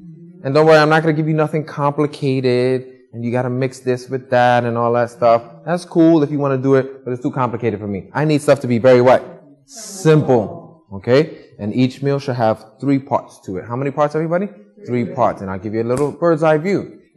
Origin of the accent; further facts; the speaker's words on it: New York, United States; I learned something growing up in New York.